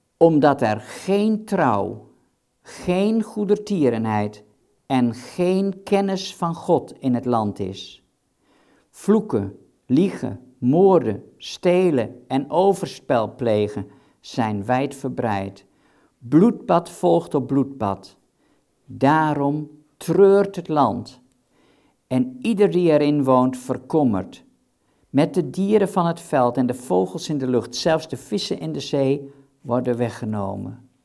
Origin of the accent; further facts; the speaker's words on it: Friesland, Netherlands; Als ik denk aan waar ik opgroeide, ik kom zelf uit Friesland, helemaal in het noorden.